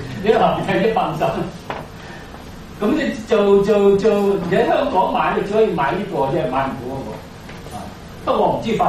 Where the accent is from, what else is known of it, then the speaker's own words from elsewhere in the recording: China; 即使我哋中国人有啲惭愧，你中国自己又话有三论宗啊